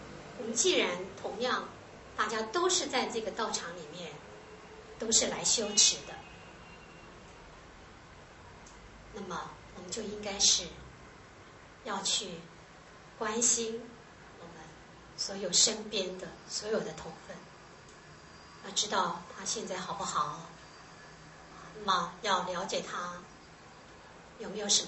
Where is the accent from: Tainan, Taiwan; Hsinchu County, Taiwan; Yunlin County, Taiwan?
Tainan, Taiwan; 因为我觉得我们台南人有最最淳朴，而且呢最最善良，同时呢也因为台南的文化台南是一个文化之城